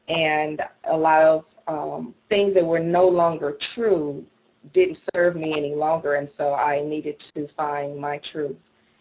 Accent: St. Louis, Missouri, United States; also born or lived in Tennessee; But so I'm from St. Louis, and I have lived in St. Louis in Louisiana and Tennessee. I am back here in St. Louis.

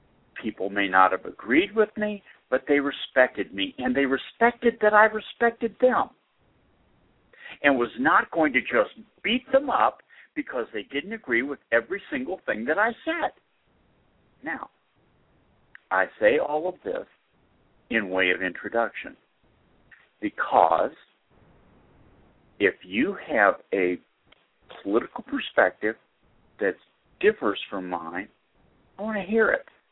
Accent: Boston, Massachusetts, United States; I was raised Irish Catholic in Boston, grew up in a liberal democratic household.

